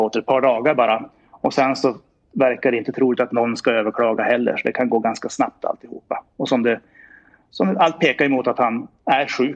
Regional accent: Härnösand, Västernorrland County, Sweden; som härnösandsbo och som ångermanlänning

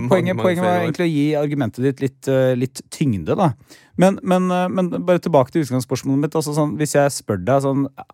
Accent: Porsgrunn, Telemark, Norway; det er dobbeltsporet til min hjemby Porsgrunn som får unngjelde

